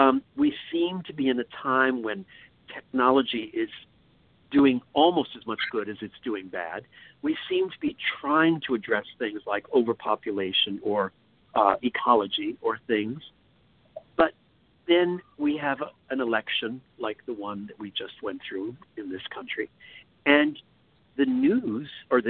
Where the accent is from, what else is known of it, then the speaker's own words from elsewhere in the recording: Ireland; I'm Irish and I'm an Aquarius.